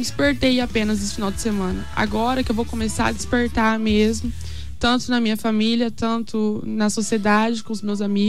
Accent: Dourados, Mato Grosso do Sul, Brazil; Eu sou daqui mesmo, de Dourados.

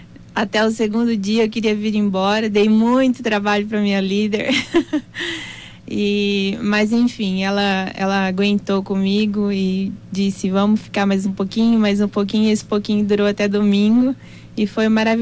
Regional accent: Naviraí, Mato Grosso do Sul, Brazil; moved away as an adult; now in Dourados, Brazil; É, eu vim de Naviraí pra cá, pra Dourados. Moro aqui faz 2 anos. Vim pra estudar e trabalhar.

